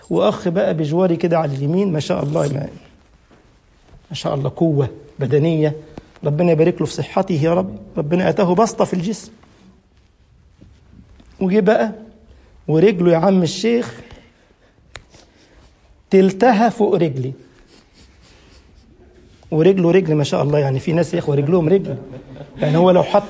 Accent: Giza, Giza Governorate, Egypt; عندنا في القاهرة، أنا من الجيزة ورايح الويلي

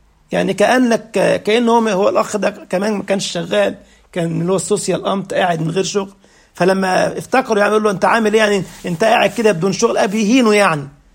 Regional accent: Egypt; فاللهجة عندنا كلمة خدام عندنا اهل مصر يعني عيب خلاص

